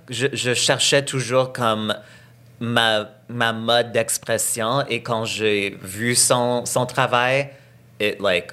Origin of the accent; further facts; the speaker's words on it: Montreal, Quebec, Canada; French is a second language; même si j'ai grandi au Québec. J'ai grandi vraiment à l'ouest de l'île, qui était super anglophone.